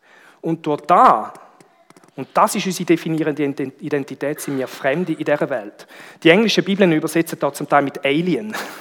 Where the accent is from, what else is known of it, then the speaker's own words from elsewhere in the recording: Switzerland; wenn wir uns als Schweizer auch die Frage gefallen lassen, sind denn wir in unserer Schweizer Vergangenheit auch schon darauf angewiesen gewesen, dass andere Länder uns aufnehmen?